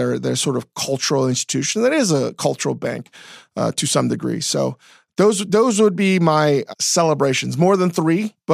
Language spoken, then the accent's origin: English; Virginia, United States; Growing up in Northern Virginia, D.C. area.